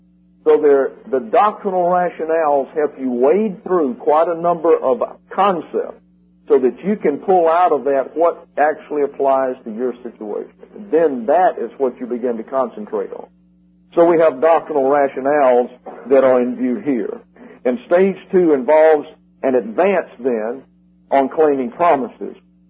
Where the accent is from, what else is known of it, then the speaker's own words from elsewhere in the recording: Alabama, United States; I'm from South Alabama. They're called spillet liggins down there.